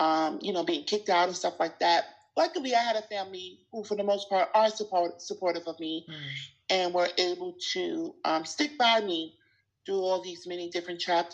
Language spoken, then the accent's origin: English; New York City, New York, United States; So, I'm from New York, born and raised in Queens, in Brooklyn.